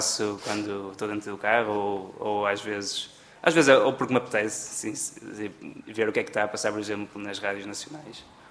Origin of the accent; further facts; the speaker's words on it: Barcelos, Braga, Portugal; eu não sou daqui de Braga, eu sou de Barcelos.